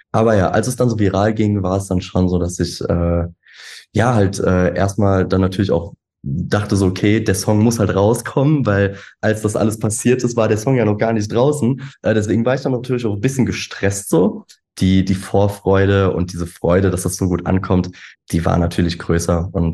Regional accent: Koblenz, Rhineland-Palatinate, Germany; habe mich dann das erste Mal bei uns in Koblenz, nämlich bei meinem so Lieblingsclub beworben

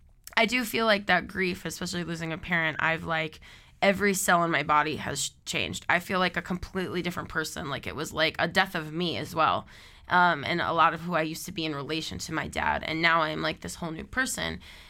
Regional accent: United States; how I'm an American that ended up out here, you know.

